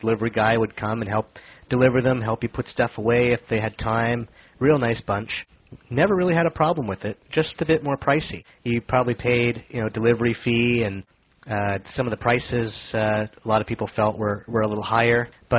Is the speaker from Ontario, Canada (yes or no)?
yes; Mississauga, Ontario, Canada; from Canada, Mississauga, Ontario, to be precise.